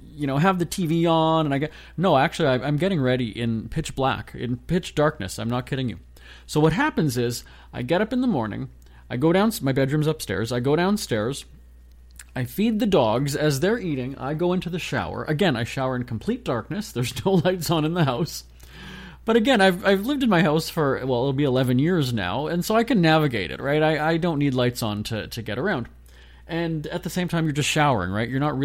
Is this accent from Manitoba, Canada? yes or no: yes; Manitoba, Canada; my area code from Manitoba, where I grew up in Canada